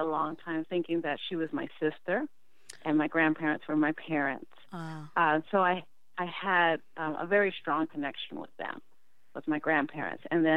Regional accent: Washington, District of Columbia, United States; born there; So I was born in Washington, D.C. I was born at Providence Hospital.

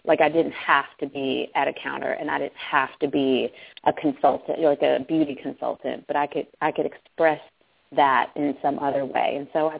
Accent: Chicago, Illinois, United States; moved away; I came here from Chicago. I'm originally from Chicago, and moved here, in 2002.

